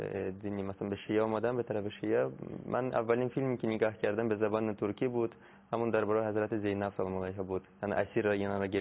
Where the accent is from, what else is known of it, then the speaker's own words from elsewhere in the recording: Moscow, Russia; من تو مسکو بزرگ شدم بین مسیحیت و مادر بزرگ مسیحی بود، مادر مادرم.